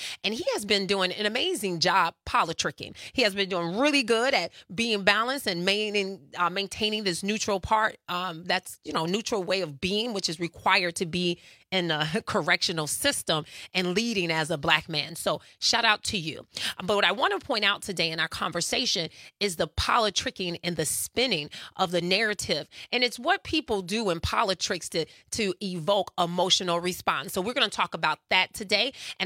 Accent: Midwest, United States; I'm from the Midwest, but something about me just cannot do fake and inauthentic.

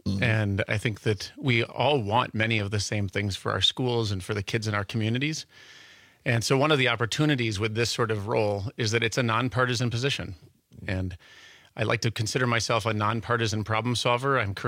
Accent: Stevens Point, Wisconsin, United States; I grew up in Stevens Point. My parents were both teachers there, and I have family throughout the state.

